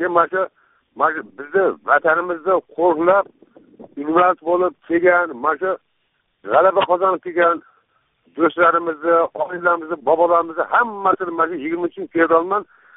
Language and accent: Uzbek; Fergana, Fergana Region, Uzbekistan; Hozir 59-da. O'zim farg'onalikman.